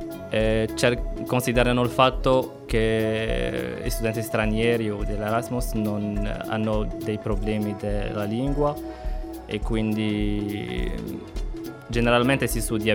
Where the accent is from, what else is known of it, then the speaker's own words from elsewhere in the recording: Morocco; now in Cagliari, Italy; Vengo dal Marocco.